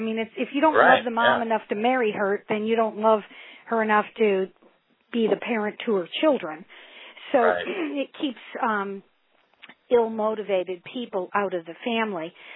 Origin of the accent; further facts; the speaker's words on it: Needham, Massachusetts, United States; moved away as an adult; now in Missouri, United States; I told you I moved to Missouri from Massachusetts, and my husband and I went back to the our old high school in Needham, Massachusetts, near Boston.